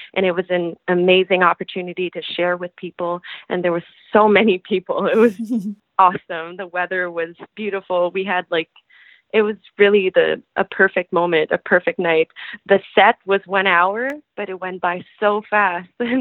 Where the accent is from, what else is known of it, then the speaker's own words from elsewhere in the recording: Quebec City, Quebec, Canada; because I'm a girl from Quebec City, and I've been going to the festival for years.